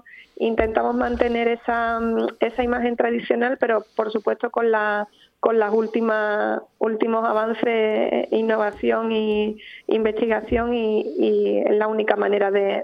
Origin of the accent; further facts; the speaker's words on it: Écija, Andalusia, Spain; somos de Écija aquí, y bueno, en Écija y Sevilla trabajamos también con el sector restauración